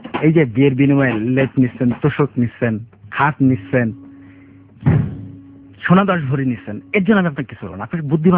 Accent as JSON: {"language": "Bangla", "town": "Rangpur", "region": "Rangpur Division", "country": "Bangladesh", "said": "আমি যেহেতু রংপুরের লোক"}